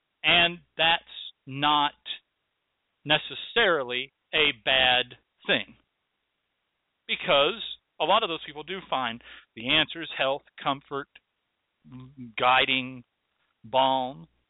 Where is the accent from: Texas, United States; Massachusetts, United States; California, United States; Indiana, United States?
Texas, United States; You see, I'm from Texas. And around here we have rattlesnakes.